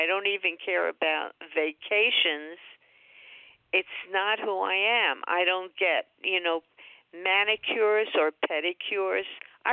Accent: Manhattan, New York, United States; It's about my life in show business and growing up in Manhattan and being the child of theater people

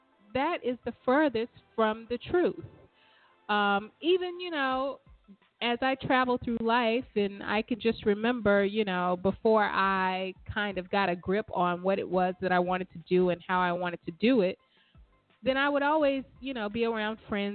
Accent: the South, United States; You know, when I was growing up in the South, my parents and just aunts, uncles, you know, what I gathered was their definition of success was you get a decent job.

